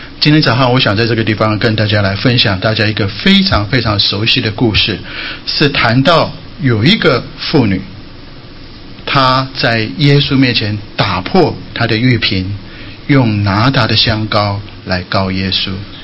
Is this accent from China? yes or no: no; Taiwan; 像我是从台湾来的，我们会讲一些台语